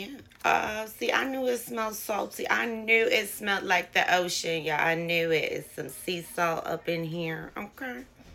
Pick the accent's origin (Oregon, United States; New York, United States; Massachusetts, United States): New York, United States; Bronx; Cause I'm from the Bronx too